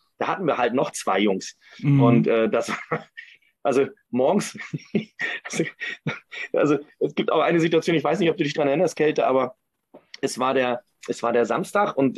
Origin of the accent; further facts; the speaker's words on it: Kiel, Schleswig-Holstein, Germany; ich komme ja aus Kiel.